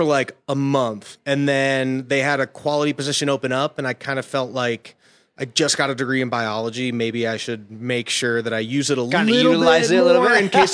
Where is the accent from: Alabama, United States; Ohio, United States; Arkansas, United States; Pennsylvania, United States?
Pennsylvania, United States; Pennsylvania was great. Learned to ski there.